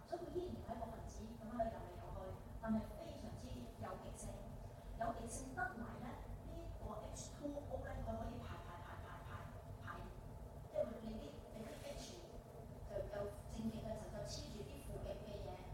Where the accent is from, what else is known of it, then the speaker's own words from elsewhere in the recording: Guangdong, China; 咁點樣用我哋廣東人嘅生活經驗？